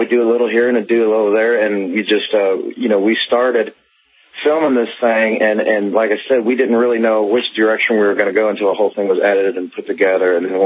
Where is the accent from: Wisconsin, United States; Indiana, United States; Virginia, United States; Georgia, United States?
Indiana, United States; Jeff Sylvie, who's a friend of mine that I grew up with in Indiana